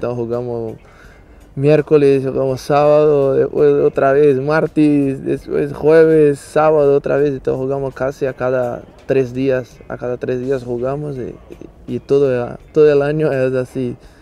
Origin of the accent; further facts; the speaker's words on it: Porto Alegre, Rio Grande do Sul, Brazil; moved away as an adult; Sí, nací en Porto Alegre. Sí. Toda la vida pasé hasta 21 y después salí 2 años